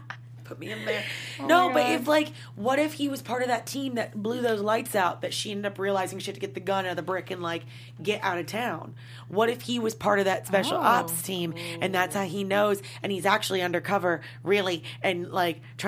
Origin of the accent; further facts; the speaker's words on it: Kentucky, United States; Kentucky.